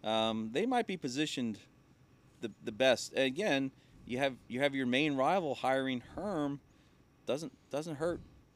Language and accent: English; Missouri, United States; I'm from Missouri. You got to show me.